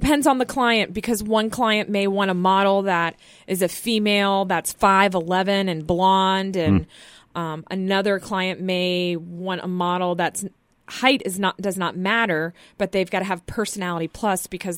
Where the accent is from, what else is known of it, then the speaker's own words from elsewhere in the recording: Florida, United States; I do. I mean, I'm from Florida, so that, you know, that helps.